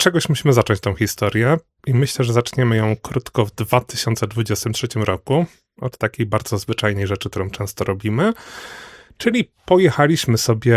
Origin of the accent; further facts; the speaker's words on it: Głogów Małopolski, Subcarpathian Voivodeship, Poland; to są w ogóle moje rodzinne strony. Pochodzę, jak już wiecie, z wielkiej metropolii Głogowa Małopolskiego, który był największym renesansowym miastem w Polsce